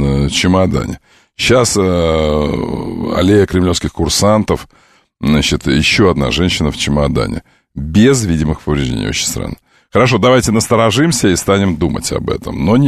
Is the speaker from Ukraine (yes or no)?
yes; Crimea, Ukraine; Мне можно, потому что я крымчанин.